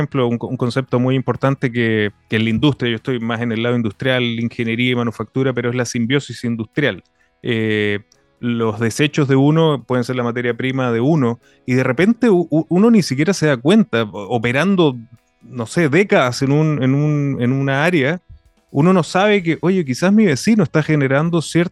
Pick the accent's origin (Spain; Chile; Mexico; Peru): Chile; Iquique, Tarapacá; Yo vivo en Iquique, aquí en la región de Tarapacá, y siento también una responsabilidad del lugar donde yo nací donde vivo.